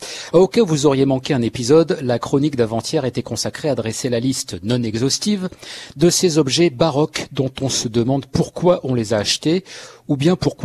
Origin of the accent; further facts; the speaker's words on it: Paris, Île-de-France, France; quand on est parisien et qu'on n'a pas de jardin